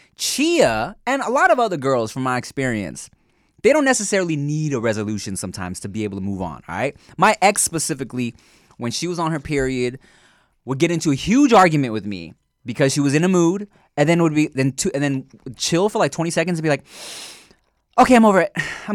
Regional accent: Australia; I'm Australian.

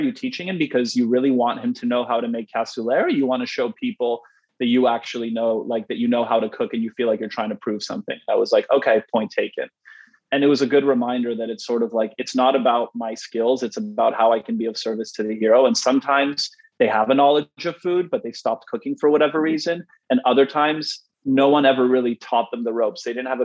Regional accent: Canada; because I'm Canadian and we apologize for existing.

